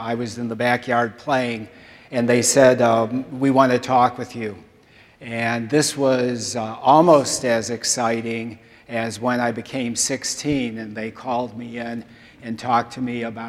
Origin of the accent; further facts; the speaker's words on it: Michigan, United States; which was located about 9 blocks away from where I grew up on Audette, pretty close to Allen Park.